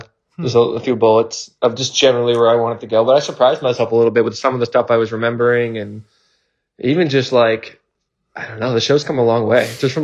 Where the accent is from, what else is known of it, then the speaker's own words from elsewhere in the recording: Boston, Massachusetts, United States; I did say I'm from Boston. I said that.